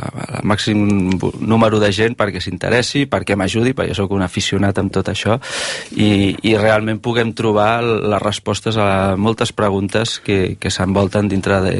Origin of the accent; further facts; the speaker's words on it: Corbera de Llobregat, Catalonia, Spain; curiositats que tinc allà al meu poble, a Corbera de Llobregat